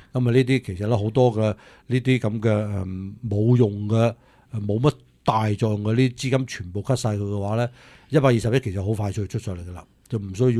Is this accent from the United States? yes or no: yes; United States; 咁呢個呢啲錢係我哋美國人自己納税錢